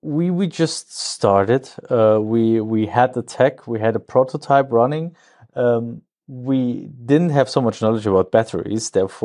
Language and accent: English; Cologne, North Rhine-Westphalia, Germany; now in Aachen, Germany; I'm originally from Cologne. So in Germany, we say Köln-Jung. Then I moved to Aachen because of my studies 10 years ago, roughly 11